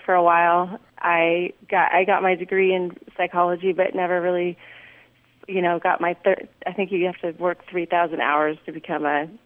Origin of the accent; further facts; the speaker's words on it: Petaluma, California, United States; I grew up in Petaluma, California, which is a tiny little place up in Northern California.